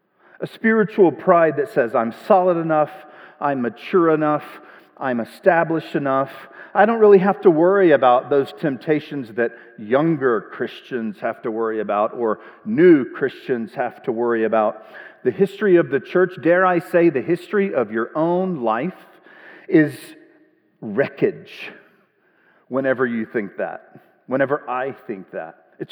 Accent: Mississippi, United States; moved away as an adult; My wife and family, we moved here 11 years ago, 2015, for my job at Grand Canyon University. We're from Mississippi. We are very much exiles here in the desert.

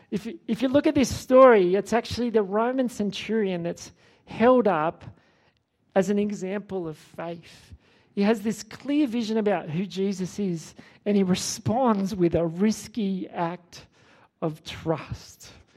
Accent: Sydney, New South Wales, Australia; I'm a northerner. I'm from Sydney.

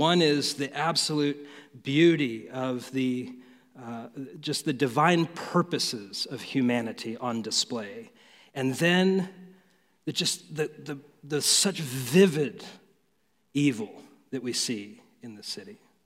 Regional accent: Phoenix, Arizona, United States; So I was born and raised in Phoenix, lived most of my life here, and I love this city.

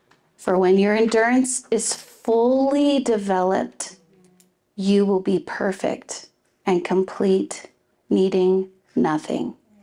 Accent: Klamath, United States; also born or lived in Springfield; So we grew up in Klamath, and then we moved away to Springfield.

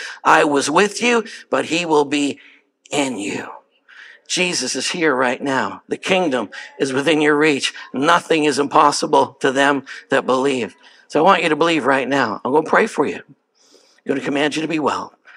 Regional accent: Jamaica; I am Jamaican.

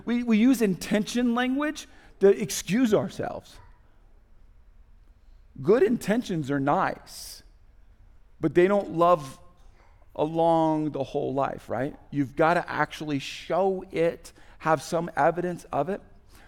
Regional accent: Indiana, United States; I grew up in Indiana playing basketball where there wasn't class basketball at the time.

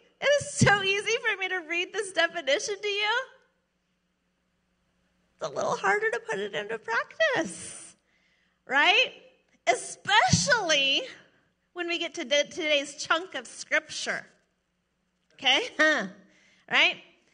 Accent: Oregon, United States; I'm an American, and I'm a native Oregonian, so don't tell me what to do.

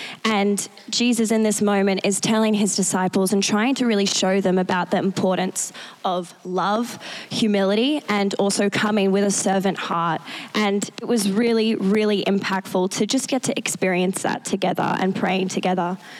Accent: Australia; The women in Bali want and need and love the same things as us Australian women as well.

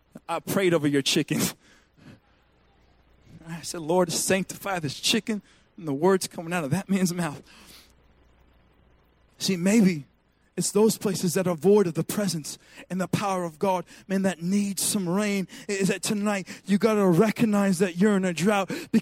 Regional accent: Washington, United States; Listen, I'm from Washington State, where it will literally rain like 30 days straight.

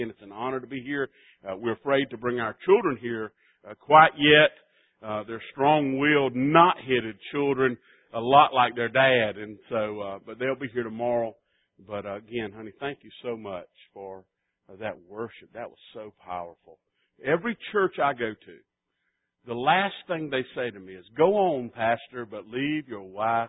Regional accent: Greenville, South Carolina, United States; And I grew up at Berea, a little section in Greenville. They call it Burrito now. But I grew up in Berea First Baptist Church

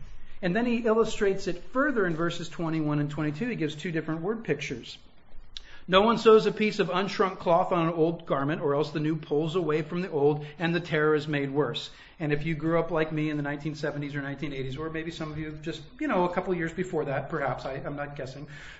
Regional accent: California, United States; I grew up riding skateboards in Southern California, so we didn't have that, you know

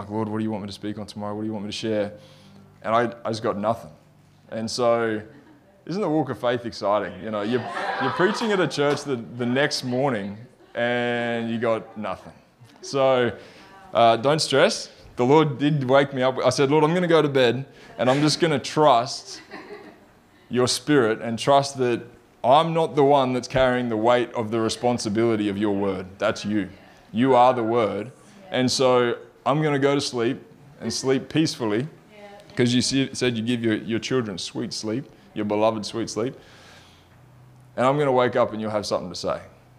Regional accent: Brisbane, Queensland, Australia; born there; also born or lived in Melbourne; I was born in Brisbane. My wife was born in Melbourne, and we met up here, which was a huge blessing. And I moved down there. We spent a lot of time, probably almost 8 years in Melbourne

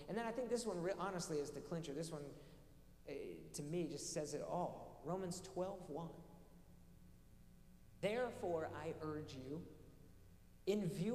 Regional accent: Pennsylvania, United States; They were getting married in Tennessee. I'm from Pennsylvania.

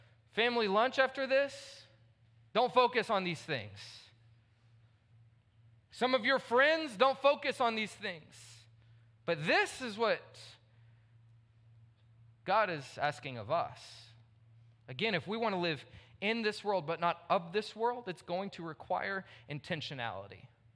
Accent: Texas, United States; But I'm from Texas, though

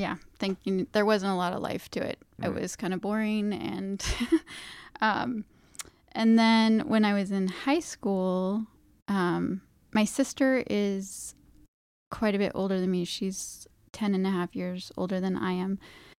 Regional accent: Kalispell, Montana, United States; So I'm from Kalispell, Montana, a small town in northwest Montana.

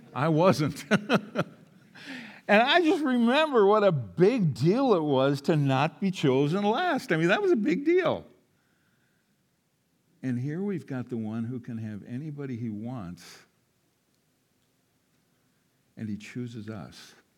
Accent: Minnesota, United States; I said, I'm from Minnesota.

